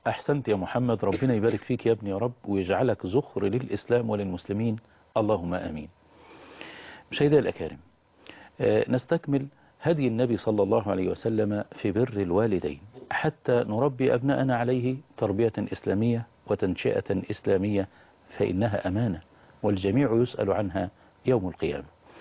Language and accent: Arabic; Mansoura, Dakahlia, Egypt; فكان يقول لي انت منين … فاقول له من المنصورة.